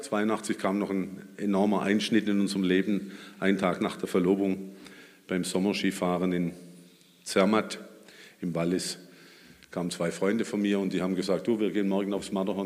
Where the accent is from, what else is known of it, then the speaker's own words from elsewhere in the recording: Baden-Württemberg, Germany; bin aufgewachsen an der Grenze zu Baden, also in Baden-Württemberg. Ich bin 50 Meter hinter der Grenze auf württembergischem Boden groß geworden und ich bin im Pietismus groß geworden.